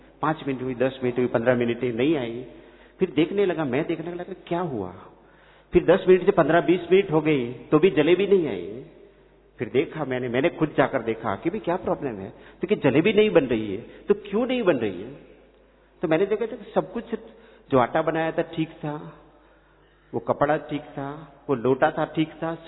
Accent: Gujarat, India; मैं गुजरात से हूँ

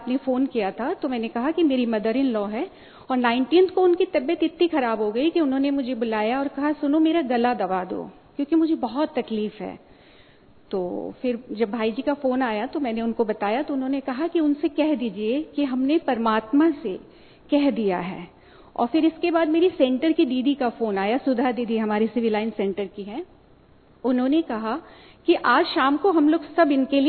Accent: Prayagraj, Uttar Pradesh, India; मैं इलाहाबाद प्रयागराज से हूँ

